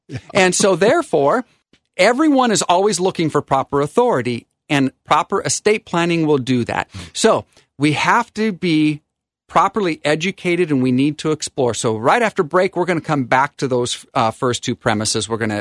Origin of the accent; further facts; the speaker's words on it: Pacific Northwest, United States; also born or lived in Michigan; when we returned back home, because this is our home in the Pacific Northwest, and it made my mom very happy